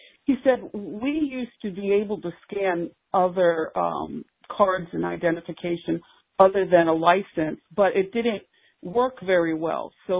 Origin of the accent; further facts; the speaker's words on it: United States; I'm an American national, and I have my passport card